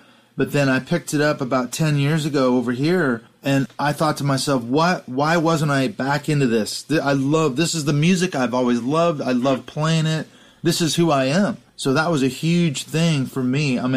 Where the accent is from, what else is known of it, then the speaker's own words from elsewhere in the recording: Canada; as a Canadian